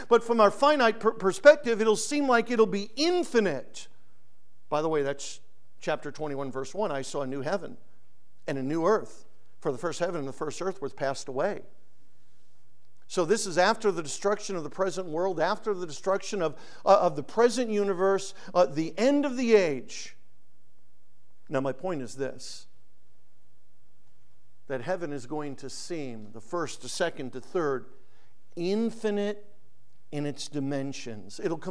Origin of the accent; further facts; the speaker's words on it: Connecticut, United States; Because I grew up in Connecticut. We knew about Newport and all the mansions.